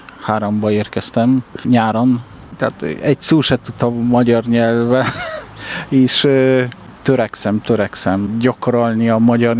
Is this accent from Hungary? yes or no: no; Sanok, Subcarpathian Voivodeship, Poland; born there; Hungarian is a second language; Dél-keleti területre vagyok, igazán Szánokból születtem.